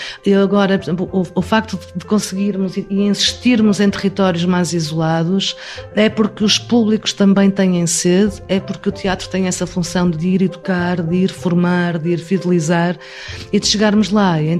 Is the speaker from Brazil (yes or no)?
no; Matosinhos, Porto, Portugal; Era nascida e criada em Matosinhos e fazia teatro lá.